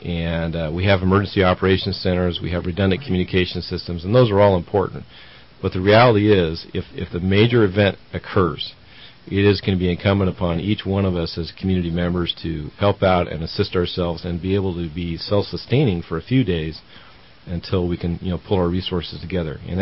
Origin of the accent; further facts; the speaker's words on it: San Bernardino, California, United States; And, I grew up in San Bernardino. We had a fire there once called a Panorama Fire, and several hundred homes got burned down.